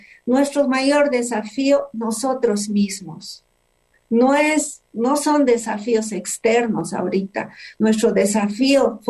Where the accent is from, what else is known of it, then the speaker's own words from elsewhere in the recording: Bolivia; solo decirte que soy de Bolivia.